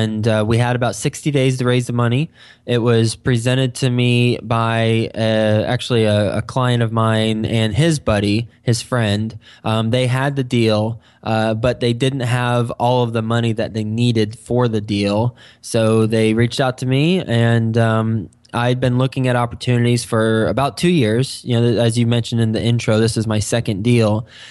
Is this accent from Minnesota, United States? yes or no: no; Texas, United States; also born or lived in New York City; now in Cincinnati, United States; Well, I am from Texas. And I moved straight from Texas to New York City, was there for 10 years, and then about 2 months ago, I moved to Cincinnati.